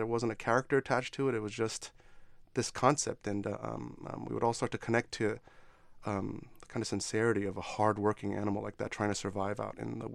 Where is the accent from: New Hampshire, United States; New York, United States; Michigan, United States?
New York, United States; But I grew up in New York, and my family would take me to the Natural History Museum there all the time.